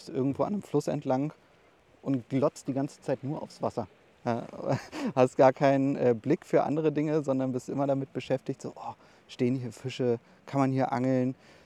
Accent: Berlin, Germany; Ja, ich bin in Pankow geboren worden.

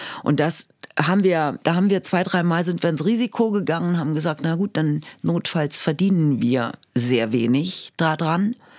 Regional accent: Marburg, Hesse, Germany; now in Berlin, Germany; ich bin ja an einem Fluss geboren. In Marburg bin ich an der Lahn aufgewachsen.

